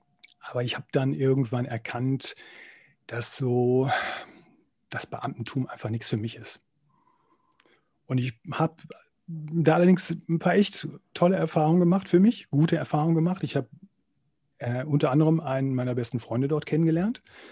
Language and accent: German; Wuppertal, North Rhine-Westphalia, Germany; moved away as an adult; now in Cologne, Germany; Naja, also mittlerweile lebe ich in Köln. Mhm. Ich bin so Mitte 20 von Wuppertal nach Köln gezogen im Rahmen des Sportstudiums. Und ja, ich muss sagen, ich fühle mich mittlerweile mehr als Kölner, denn als Wuppertaler.